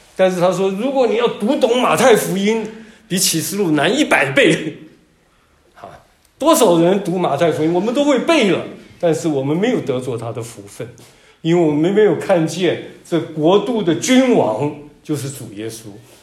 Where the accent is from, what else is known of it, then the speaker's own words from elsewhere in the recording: Taiwan; 我小的时候在台湾我们乡下的一个小镇那个小镇呢有人讲有一点像浙江奉化的溪口镇，我住的那个地方，那是一条溪，有个山谷很漂亮